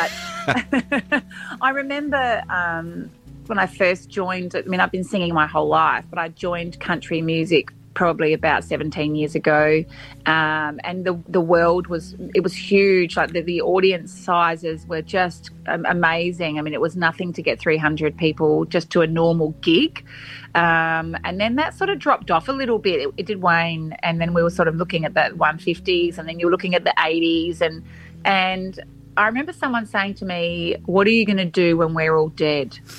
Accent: Corny Point, South Australia, Australia; I'm from South Australia, about 3 hours out of Adelaide on the coast in a little town called Corny Point.

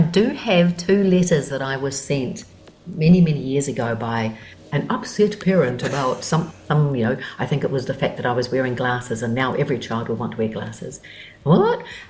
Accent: Kaikohe, Northland, New Zealand; I grew up in Kaikoi in the far north

